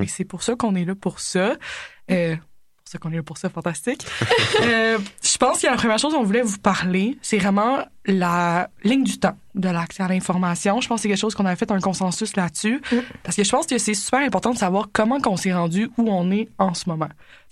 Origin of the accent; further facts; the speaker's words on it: Quebec, Canada; Je suis en deuxième année au Biaprix. Je viens du Saguenay. Fait que ça se peut que l'accent, il slip out un peu.